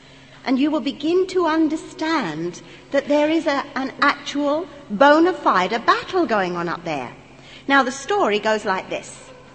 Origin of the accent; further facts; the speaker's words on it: London, United Kingdom; In my language, because I'm an East Ender, you see. You might need to say it with another accent, but I come from the East End of London.